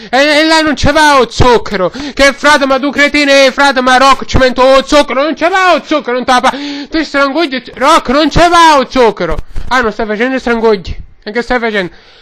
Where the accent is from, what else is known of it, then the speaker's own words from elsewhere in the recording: Calabria, Italy; Sono calabrese, sono.